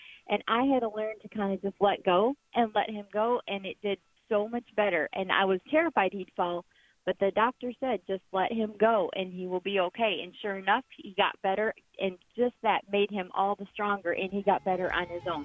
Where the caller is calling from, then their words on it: Texas, United States; I'm calling you from Texas.